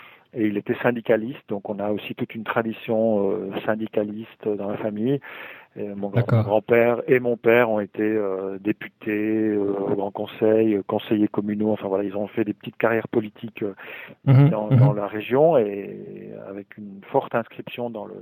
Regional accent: Vernayaz, Valais, Switzerland; moi je viens du Bas-Valais, d'un petit village qui s'appelle Verneilla au coude du Rhône.

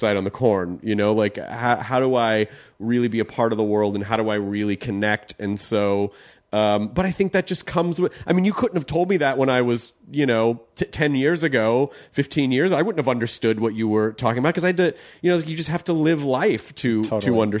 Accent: the South, United States; And you know, like I grew up in the South and I've talked to people who are like, well, I don't ever need to leave.

